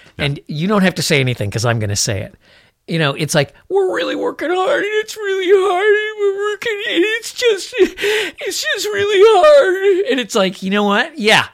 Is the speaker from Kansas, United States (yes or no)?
no; Chicago, Illinois, United States; now in Minnesota, United States; I believe, and maybe it's because I was brought up in Chicago and this is the way it always was there, but I think this is true.